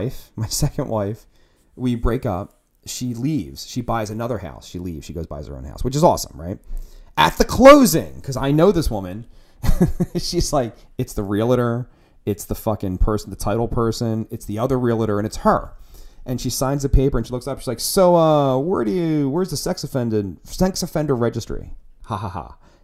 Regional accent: Port Richmond, United States; I grew up in Port Richmond. Great. And I'm Lithuanian.

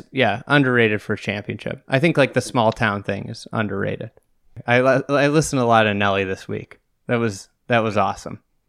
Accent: Chicago, Illinois, United States; You know, as a Chicagoan.

